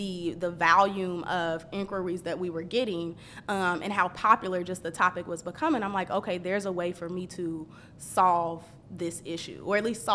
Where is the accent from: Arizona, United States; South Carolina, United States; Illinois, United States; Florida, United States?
Illinois, United States; Chicago; because I told you I'm from Chicago, and Chicago is not like I came to the South.